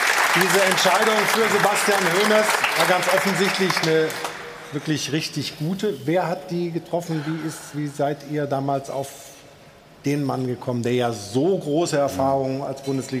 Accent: Stuttgart, Baden-Württemberg, Germany; now in Cologne, Germany; Ich komme aus Stuttgart, ich kenne das ein bisschen.

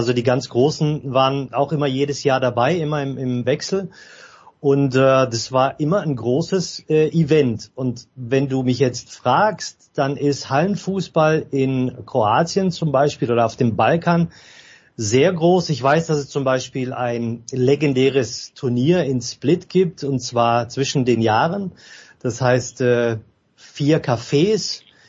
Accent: Stuttgart, Baden-Württemberg, Germany; Ich bin in Stuttgart groß geworden.

